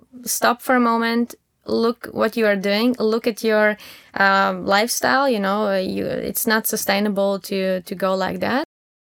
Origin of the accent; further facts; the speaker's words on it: Latvia; English is a second language; moved away as an adult; now in Düsseldorf, Germany; I'm originally from Latvia and I moved to Düsseldorf around 3-4 years ago.